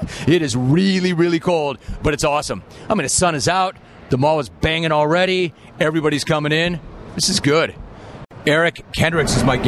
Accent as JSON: {"language": "English", "region": "California", "country": "United States", "tie": "born or raised there", "said": "I'm a SoCal native."}